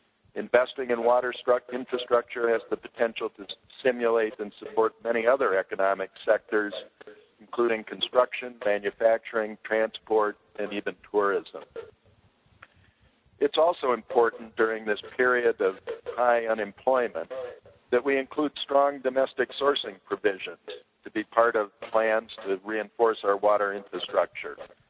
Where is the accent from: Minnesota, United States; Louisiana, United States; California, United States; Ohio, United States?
Minnesota, United States; Duluth; In Duluth, Minnesota, my home state, for instance, this summer in one 24-hour extreme rain event